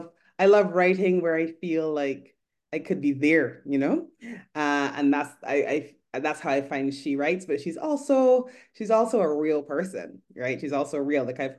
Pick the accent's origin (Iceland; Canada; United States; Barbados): Barbados; My favorite childhood memory. It would have to be, so I grew up in Barbados.